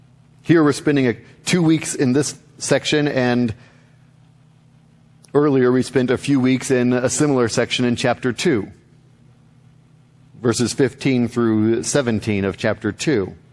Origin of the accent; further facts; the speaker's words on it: New Jersey, United States; No, I claim here. I grew up in New Jersey or wherever.